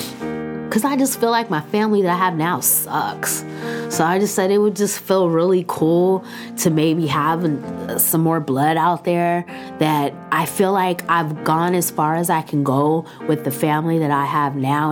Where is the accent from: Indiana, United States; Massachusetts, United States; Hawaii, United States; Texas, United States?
Hawaii, United States; I'm Hawaiian too, you know?